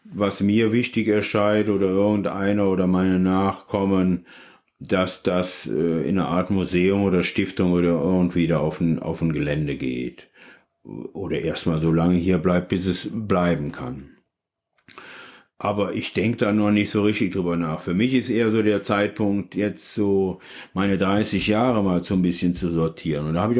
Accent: Leverkusen, North Rhine-Westphalia, Germany; Ich komme aus Leverkusen und das ist okay.

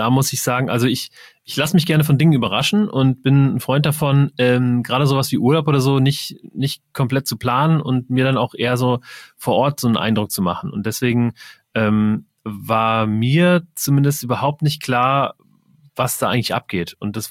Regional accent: Wiesbaden, Hesse, Germany; Also ich komme aus Wiesbaden.

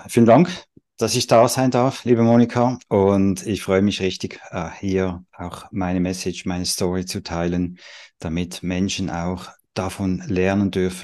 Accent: Pfäffikon, Zurich, Switzerland; Ja, ich komme aus Pfäffikon.

